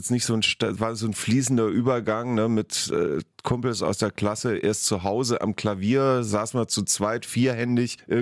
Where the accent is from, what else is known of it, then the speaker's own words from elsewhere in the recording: Southern Germany, Germany; moved away as an adult; now in Berlin, Germany; bin ich schon 97 nach Berlin gezogen. Ne? Wir sind ja aus Süddeutschland, wie gesagt, und wir wollten es schon wissen.